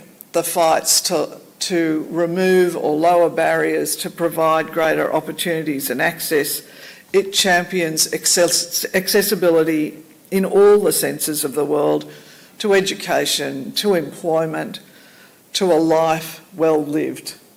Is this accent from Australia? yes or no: yes; Australia; I think I can say that as an Australian, all Australians benefit greatly from what you